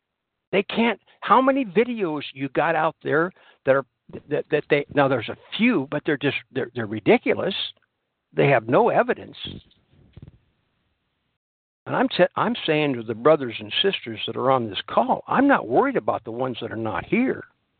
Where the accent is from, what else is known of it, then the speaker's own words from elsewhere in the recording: Washington, United States; I'm from Washington. The Columbia River comes from the Canadian border, travels about 400 miles.